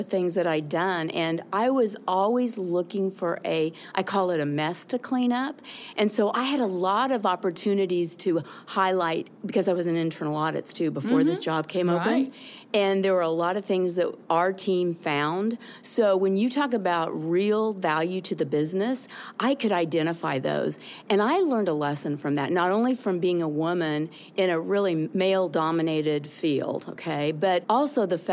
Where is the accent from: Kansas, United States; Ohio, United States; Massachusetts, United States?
Kansas, United States; Wichita; now in Omaha, United States; Okay, so I grew up in Wichita, Kansas, and middle class and a very, very strong family life, extended family